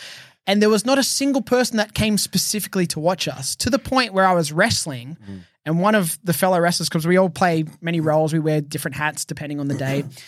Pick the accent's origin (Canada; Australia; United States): Australia; It was really important, especially as an Australian, because there wasn't really any representation from Australians in New Japan before I came along.